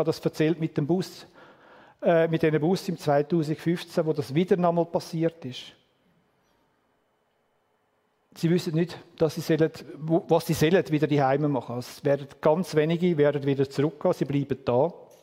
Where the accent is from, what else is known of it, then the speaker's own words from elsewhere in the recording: Switzerland; das sind wir uns nicht bewusst, in der Regel als Schweizer